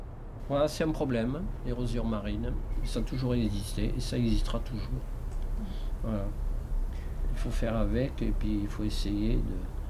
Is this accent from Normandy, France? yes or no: no; Soulac-sur-Mer, Nouvelle-Aquitaine, France; Je suis soulaqué, je suis né à Soulac en 1937.